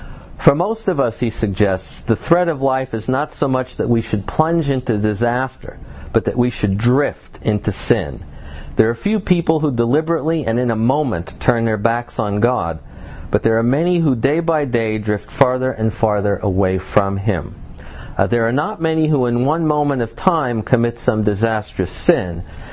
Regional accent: New York, United States; I grew up in New York, and my mother would often take us to the beach on the south shore of Long Island.

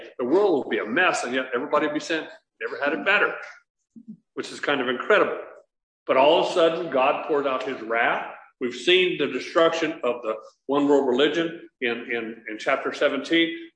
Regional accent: Chandler, United States; I grew up in Chandler, old army town and stuff like that. Doesn't look like that anymore, but farming town.

